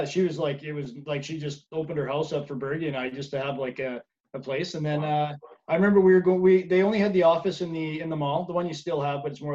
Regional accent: Sheffield, Yorkshire and the Humber, United Kingdom; I came from Sheffield

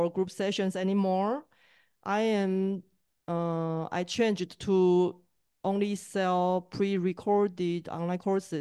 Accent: Taiwan; English is a second language; now in Malta; I'm originally from Taiwan, so English is my second language.

